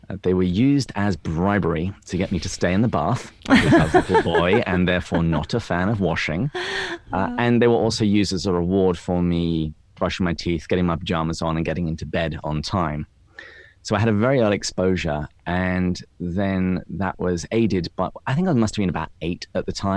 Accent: England, United Kingdom; now in United States; I am not from the United States. I was born and raised in England

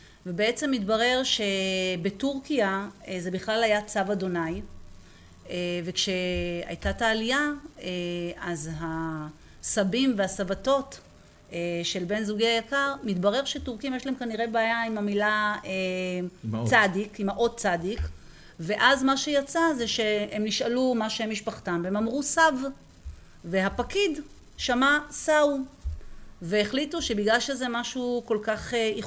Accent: Petah Tikva, Central District, Israel; also born or lived in Ramat HaSharon; עזבנו את רמת השרון כשאני הייתי בת 9. ההורים ככה רצו לתת איזשהו מרחב, איזשהו ככה חדרים נפרדים לכל אחד מהילדים. היה חשוב להם מאוד ככה שתהיה את הפרטיות. ובמחיר שהם מכרו והצליחו לקנות, זה היה דירה מאוד גדולה בפתח תקווה. עשינו לשם את המעבר.

